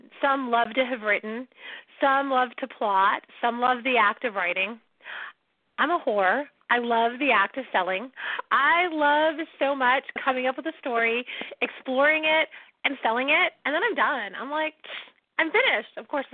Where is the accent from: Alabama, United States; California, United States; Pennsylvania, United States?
California, United States; San Diego; So it's the San Diego Lightning, and I'm from San Diego.